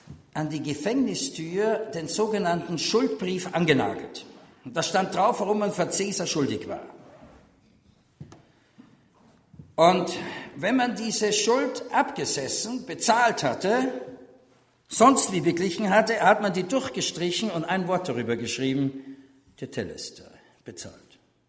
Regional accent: Austria; sehr viele Freunde habe in der ehemaligen DDR als Österreicher

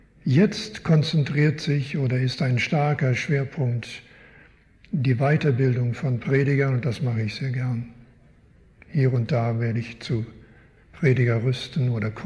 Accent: Canada; first language German; now in Switzerland; Meine Eltern sind beide in den Vereinigten Staaten geboren. Ich bin in Kanada geboren, dort aufgewachsen. Längere Zeit stand in meinem Pass britischer Untertan. Meine Muttersprache ist Deutsch. Jetzt wohne ich allerdings in der Schweiz, wo man nicht immer Deutsch spricht.

